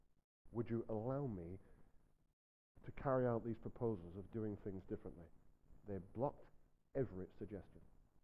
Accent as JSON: {"language": "English", "town": "Blackburn", "region": "North West England", "country": "United Kingdom", "tie": "born there", "said": "I was born in Blackburn, not far from Manchester, just a train ride away."}